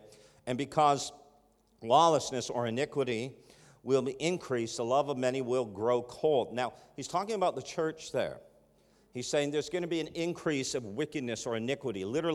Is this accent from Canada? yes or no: yes; Canada; We're from Canada, guys.